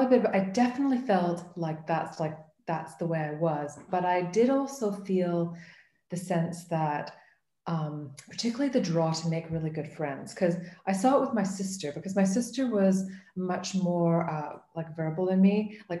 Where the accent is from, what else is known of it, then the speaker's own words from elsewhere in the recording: Canada; Canada, we start when you're about five when you start school.